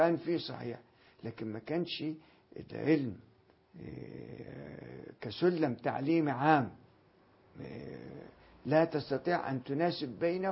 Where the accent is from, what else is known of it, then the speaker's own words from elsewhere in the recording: Faiyum Governorate, Egypt; أنا جئت من الفيوم إلى القاهرة للدراسة في الأزهر